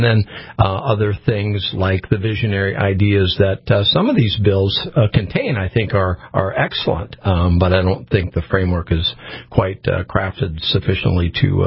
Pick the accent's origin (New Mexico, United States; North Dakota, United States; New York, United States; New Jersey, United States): North Dakota, United States; Tioga; And the listeners need to remember, you know, I grew up in Tioga.